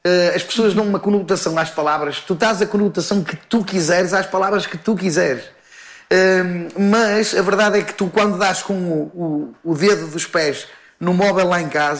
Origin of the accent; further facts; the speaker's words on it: Rio Tinto, Norte, Portugal; Sou do Norte, sou do Rio Tinto, sou do Rio Tinto, sou do Porto, claro.